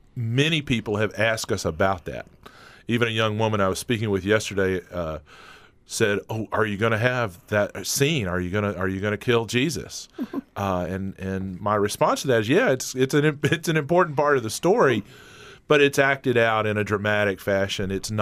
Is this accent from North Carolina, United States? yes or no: yes; North Carolina, United States; also born or lived in Tennessee; I grew up in North Carolina and Tennessee. So close to the Appalachian Mountains.